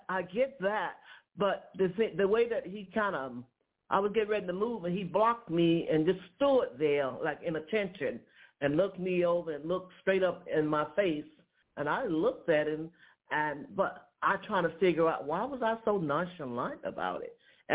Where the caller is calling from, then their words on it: Georgia, United States; I'm calling him from Georgia.